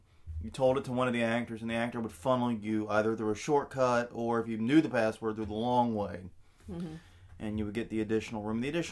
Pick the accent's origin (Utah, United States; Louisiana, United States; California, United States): Louisiana, United States; New Orleans; But us in Philadelphia in October has not happened. We're from New Orleans.